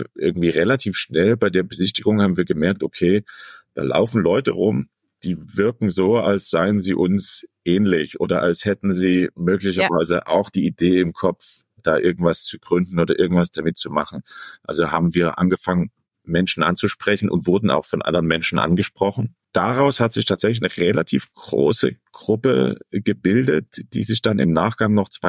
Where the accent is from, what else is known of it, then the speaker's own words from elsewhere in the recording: Dresden, Saxony, Germany; Ich bin nicht in Dresden geboren, aber in Dresden aufgewachsen. Also ich war 2 Jahre alt, als meine Eltern mit mir und meinen Geschwistern nach Dresden gezogen sind. So dass ich fühle mich als Dresdner.